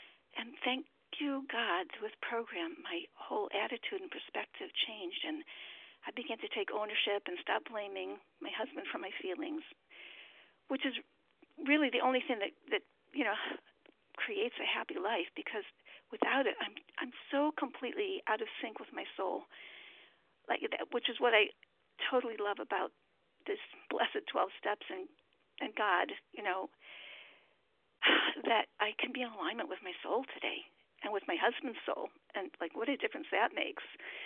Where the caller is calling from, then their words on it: Baltimore, Maryland, United States; I'm calling from Baltimore. … our gratefully recovered compulsive overeater in Baltimore.